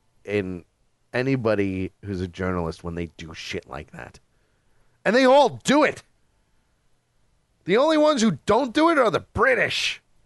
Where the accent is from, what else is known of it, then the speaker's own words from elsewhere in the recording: New York, United States; I'm from New York. No, we don't.